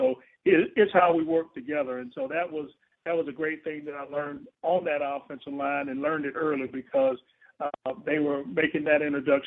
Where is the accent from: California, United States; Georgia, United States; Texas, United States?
Georgia, United States; Americus; I just have to go back to growing up in Americus, Georgia, and my dad was an entrepreneur himself.